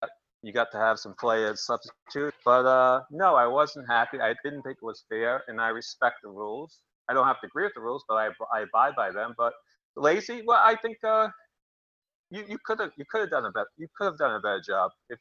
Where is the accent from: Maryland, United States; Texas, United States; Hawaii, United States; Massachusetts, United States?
Massachusetts, United States; Boston; But I'm from Boston, so you know